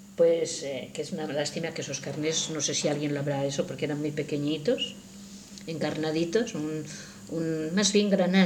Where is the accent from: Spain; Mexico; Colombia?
Spain; Castilla-La Mancha; Por ejemplo, en mi tierra, por allí cerca de Guadalajara, a 3 kilómetros a lo mejor